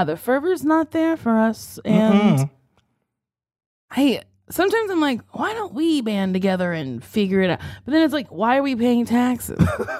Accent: New Jersey, United States; Well, I grew up in Jersey.

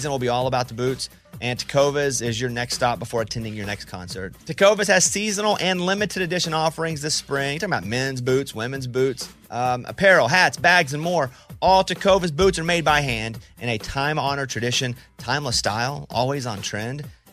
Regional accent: Arkansas, United States; I grew up in Arkansas, in a very rural town in Arkansas.

